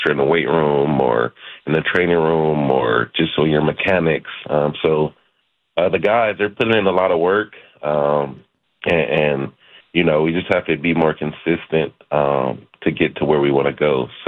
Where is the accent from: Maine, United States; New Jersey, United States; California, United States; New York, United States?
California, United States; Compton; You know, I'm African American. I'm from Compton.